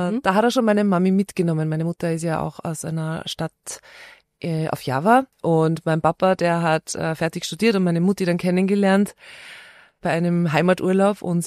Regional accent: Steyr, Upper Austria, Austria; Aber immerhin meine zwei älteren Schwestern sind noch im Mühlviertel geboren. Aber ich muss ganz ehrlich sagen, ich bin auch ganz gern in Steyr geboren und aufgewachsen, weil aus Christkindl zu kommen, das ist halt schon immer recht lustig.

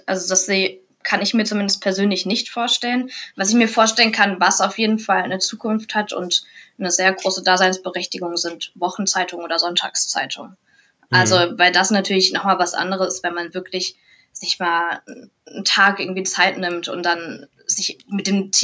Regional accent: Hesse, Germany; Und das ist natürlich hier so Rhein-Main-Gebiet, wo ich herkomme

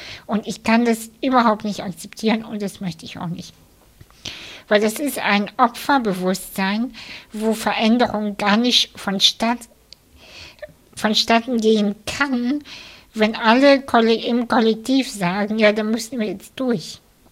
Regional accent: Kazakhstan; now in Germany; ich komme aus der russischen Community und ich bin in der ehemaligen UdSSR aufgewachsen. Ich komme selber aus Kasachstan

